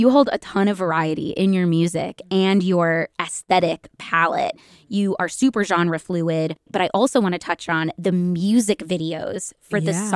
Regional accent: Cleveland, Ohio, United States; I'm from Cleveland.

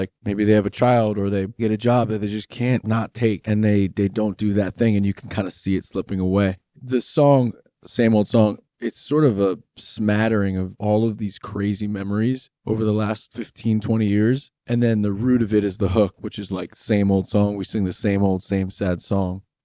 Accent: New Jersey, United States; we grew up together in New Jersey.

